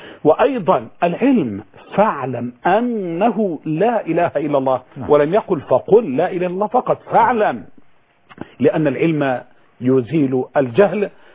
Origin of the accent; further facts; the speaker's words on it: Egypt; وإحنا عندنا في مصر